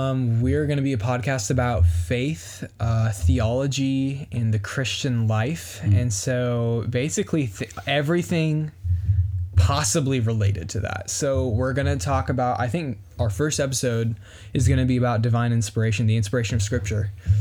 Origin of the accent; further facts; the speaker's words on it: Omaha, Nebraska, United States; born there; also born or lived in Niles, Michigan; now in Kansas City, United States; I was born in Omaha, Nebraska, and moved to Niles, Michigan, lived there for about 10 years, and then came here in 2009.